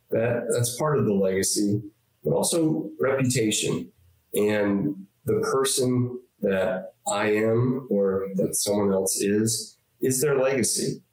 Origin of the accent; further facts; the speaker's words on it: New Jersey, United States; now in Florida, United States; So I grew up in New Jersey to a single mother and, you know, lived in the inner city for the beginning of my life and then moved to Florida due to medical reasons of my mother